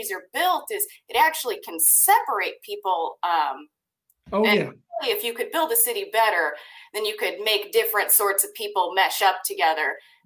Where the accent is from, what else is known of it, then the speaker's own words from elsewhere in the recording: Raytown, Missouri, United States; So I am originally from Raytown. That's in Kansas City. I came to college at Missouri State in 2010